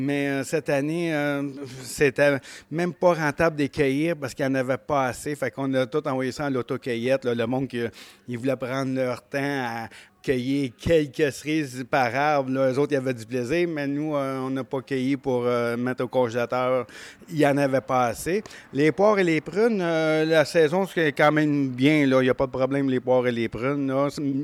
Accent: Rougemont, Quebec, Canada; J'ai été élevé à Rougemont, dans les vergers à Rougemont. J'ai été élevé vraiment en pommiculture. Mon père a acheté son premier verger en 1968 à Rougemont.

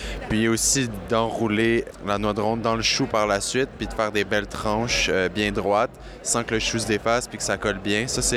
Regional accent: Quebec, Canada; je viens des Cantons de l'Est.

